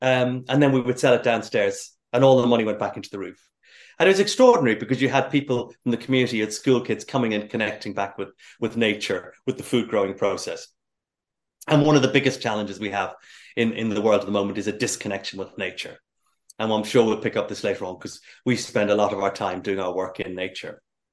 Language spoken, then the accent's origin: English; Dublin, Leinster, Ireland; I grew up in Dublin. I started working in the local sweet shop at the age of 13.